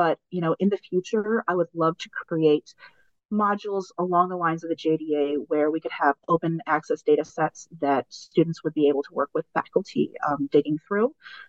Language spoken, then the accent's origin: English; Iwanuma, Miyagi, Japan; I remember 3/11, I had just returned home and just sitting and watching it unfold, especially because I was from Iwanuma, was pretty hard.